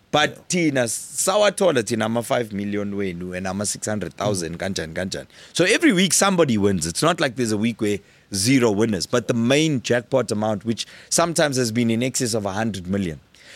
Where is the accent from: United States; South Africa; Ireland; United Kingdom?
South Africa; Vryheid, KwaZulu-Natal; like growing up in Vryheid, we used to have that Lotto on the radio.